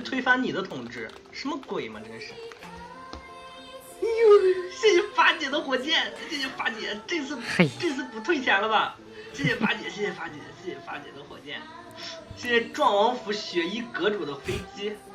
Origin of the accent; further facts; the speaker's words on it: Inner Mongolia, China; 没喝多，我内蒙古人怎么能喝多呢？